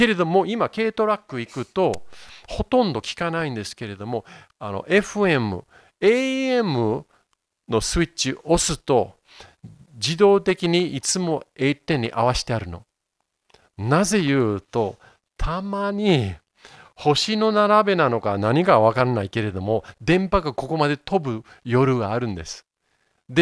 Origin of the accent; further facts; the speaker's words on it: Yokohama, Kanagawa, Japan; 僕は横浜育ちですので、時代は米国の基地、アメリカの基地がすごい大きかったんですね。